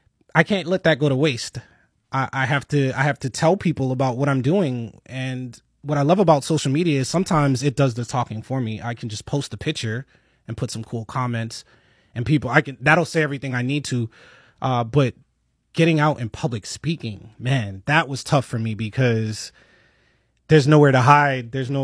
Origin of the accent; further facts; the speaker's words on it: New York, United States; the music that I was around growing up in New York, the graffiti that was on the walls.